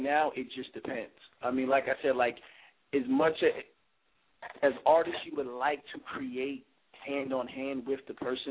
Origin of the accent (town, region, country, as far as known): Phoenix, Arizona, United States; born or raised there; also born or lived in Pennsylvania